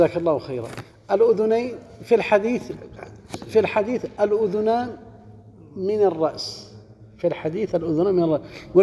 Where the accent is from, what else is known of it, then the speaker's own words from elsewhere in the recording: Yemen; أذكر عندنا في اليمن، يعني لو توضأ، كنا من قبل بعد احنا في الصغار